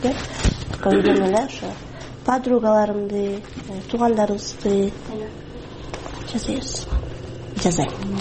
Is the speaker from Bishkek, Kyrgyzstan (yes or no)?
yes; Bishkek, Kyrgyzstan; 23 жаштамын. Бишкек шаарында туруп өскөм.